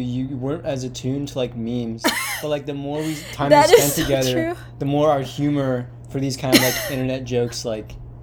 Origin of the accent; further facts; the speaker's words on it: United States; I think, are like the things that I experienced as like growing up in America as a child, like the TV shows that I watched